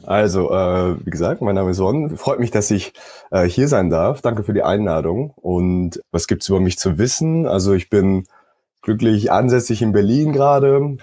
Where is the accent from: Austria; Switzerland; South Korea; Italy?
South Korea; now in Germany; ursprünglich komme ich aus Südkorea, bin jetzt aber doch seit einigen Jahren in Deutschland und auch glücklich in Deutschland